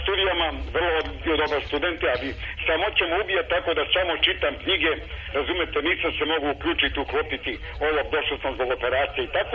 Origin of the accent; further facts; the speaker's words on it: Zaječar, Zaječar District, Serbia; now in Novi Sad, Serbia; Ja sam ovde sam, imam 74 godine, znate. Rodom sam iz Zaječara.